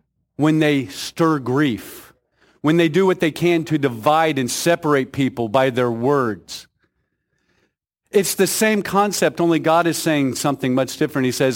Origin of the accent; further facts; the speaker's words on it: the South, United States; moved away; One, I'm from the South. It took me about 15 years living here to learn to say Washington instead of Washington.